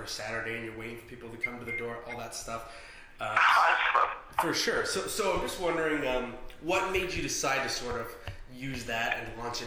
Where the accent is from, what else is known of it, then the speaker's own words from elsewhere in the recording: Ottawa, Ontario, Canada; I'm actually originally from Ottawa, so I'm very familiar with Saint-Hubert.